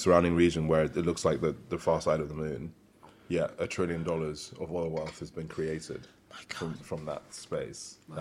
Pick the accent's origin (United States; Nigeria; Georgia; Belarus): Nigeria; So in Nigeria, that was our milk. Yeah. And then we come, we're from the Shekere tribe. So we are one of the more prominent families from the oil and gas region of Nigeria.